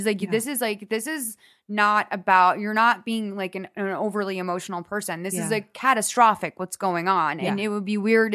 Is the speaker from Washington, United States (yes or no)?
no; Boston, Massachusetts, United States; now in Los Angeles, United States; Well, we're also spoiled, because we grew up in Boston, right?